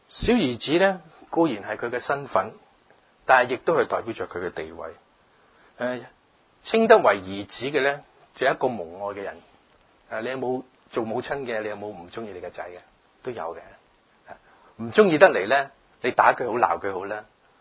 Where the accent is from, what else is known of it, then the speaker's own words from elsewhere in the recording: China; 即係西人嘅湯，唔係我中國人嘅湯嚇。